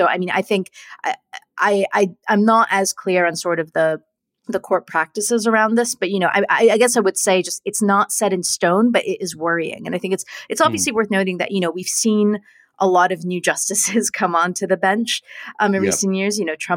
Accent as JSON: {"language": "English", "region": "California", "country": "United States", "said": "some states, like likely my home state of California, would probably still legally allow these procedures to go ahead."}